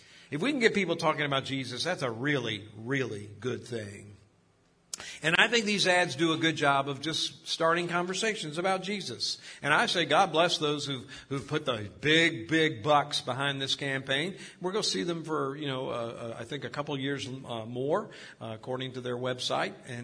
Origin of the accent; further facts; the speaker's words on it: Virginia, United States; There, I grew up on Diane Lane right up there at the top of 301 heading into Henrico.